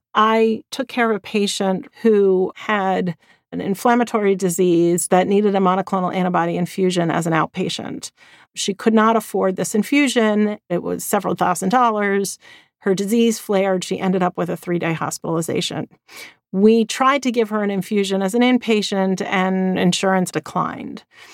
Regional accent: Boston, Massachusetts, United States; And well, I'm from Boston, so everything's wicked here.

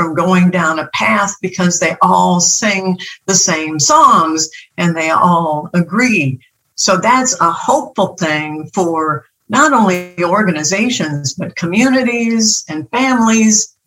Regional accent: Chicago, Illinois, United States; I grew up in Chicago, and the Sunday papers came out on Saturday night.

